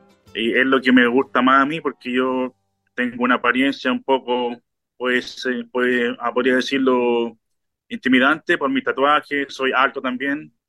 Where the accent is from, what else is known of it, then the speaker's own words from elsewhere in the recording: Chile; now in Australia; Hay muchas actividades en los pubs australianos que yo no he visto en mi país, en Chile